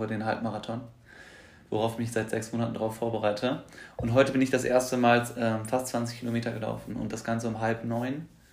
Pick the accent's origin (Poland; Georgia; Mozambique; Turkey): Turkey; ich bin Sinaneser, bin Türke.